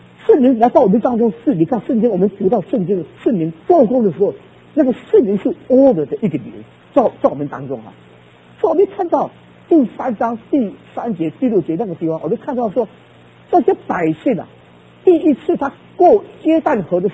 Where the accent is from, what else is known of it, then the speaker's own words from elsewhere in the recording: Taiwan; moved away as an adult; 特别我们从这个台湾出来的，对这个啊一定要学。你知道我39年前啊，我第一次出国的时候，那我到美国的时候